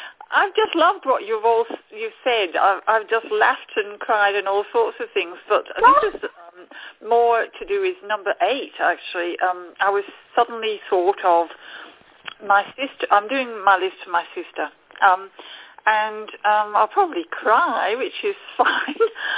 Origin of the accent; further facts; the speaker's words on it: Perth, Western Australia, Australia; I'm from Perth, Western Australia.